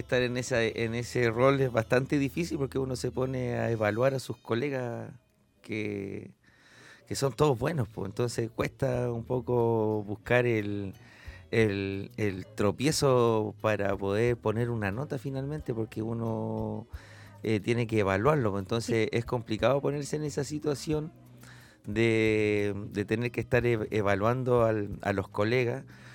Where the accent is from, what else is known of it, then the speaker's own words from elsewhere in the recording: Valparaíso, Chile; born there; nacimos en Valparaíso